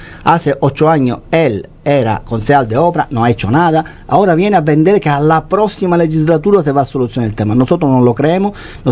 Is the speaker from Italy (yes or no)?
yes; Italy; Spanish is a second language; now in Fuerteventura, Spain; Yo soy extranjero, también, pero me siento un majorero adquirido, vivo en Fuerteventura desde hace 13 años, que quiere denigrarme, dice tú eres italiano